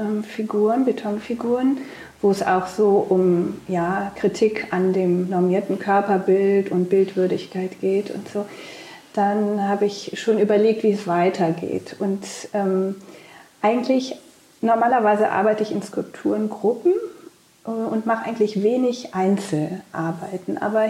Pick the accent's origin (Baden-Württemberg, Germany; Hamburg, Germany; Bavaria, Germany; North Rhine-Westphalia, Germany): North Rhine-Westphalia, Germany; Cologne; Ich bin ja in Köln aufgewachsen